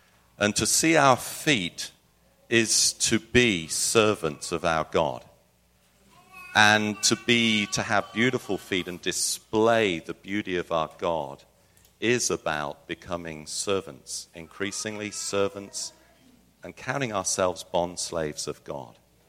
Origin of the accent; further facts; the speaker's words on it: Zimbabwe; born there; I was born in Zimbabwe.